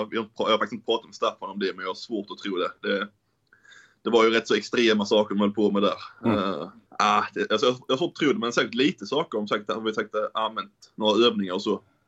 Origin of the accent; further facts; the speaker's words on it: Sösdala, Skåne, Sweden; now in Malmö, Sweden; Jag är uppväxt i Sösdala då